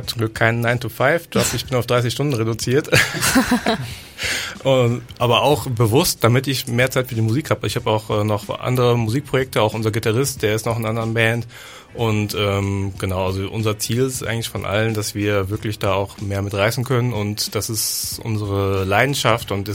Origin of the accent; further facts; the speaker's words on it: Belize; ich bin groß geworden, ich komme selber aus Belize, Mittelamerika